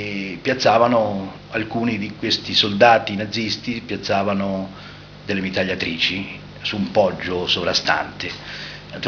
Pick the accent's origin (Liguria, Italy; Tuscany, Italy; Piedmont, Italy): Tuscany, Italy; Sant'Anna di Stazzema; sono nato a Sant'Anna, avevo 7 anni, non ancora compiuti, quel 12 agosto 44. … abitavo in un borgo di Sant'Anna, Sennari.